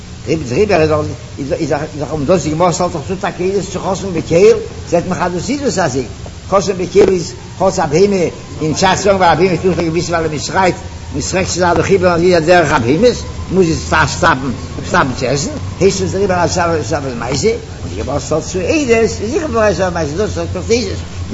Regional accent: Poland; German is a second language; wie soll ich sagen, ich komme aus Polen, ich stoße auf

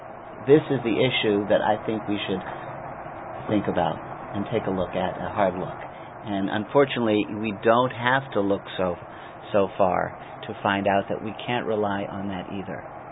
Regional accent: United States; born there; thank God I'm American born, and even my parents, my mother's American born, my father was an immigrant

